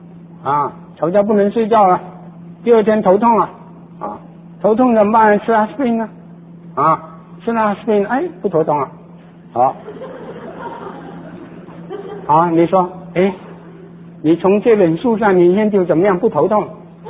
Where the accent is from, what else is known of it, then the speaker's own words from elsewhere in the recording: China; 我们中国人